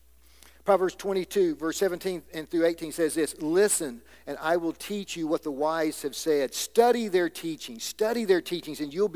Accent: Alabama, United States; I'm the guy from Alabama.

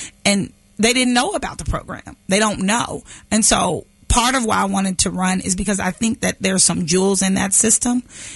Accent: Kansas City, Missouri, United States; Well, I'm from Kansas City. I'm a lifelong native.

